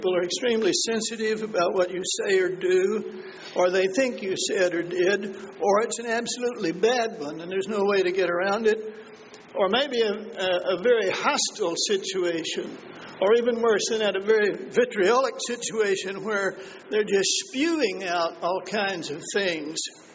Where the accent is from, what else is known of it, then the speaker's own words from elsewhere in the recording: Texas, United States; It is true that I am from Texas, where it is hot, always has been.